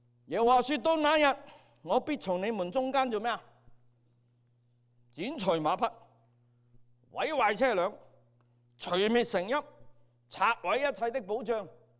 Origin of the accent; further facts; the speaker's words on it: Hong Kong; 即係我哋香港人講嘅